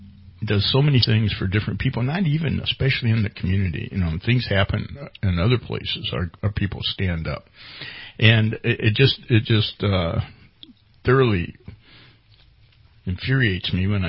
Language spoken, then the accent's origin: English; California, United States; I find it interesting when I say I'm from California. People go, oh, I say it's Northern California